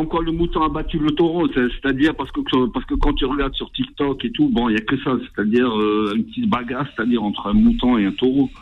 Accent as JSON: {"language": "French", "country": "Algeria", "said": "Malheureusement, je ne les ai pas en tant qu'Algérien."}